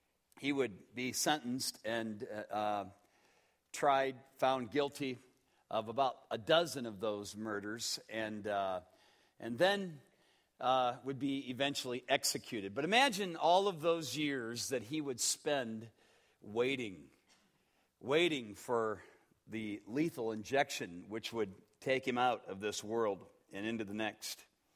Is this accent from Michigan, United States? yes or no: no; Waterloo, Iowa, United States; John Wayne Gacy was from my hometown of Waterloo, Iowa.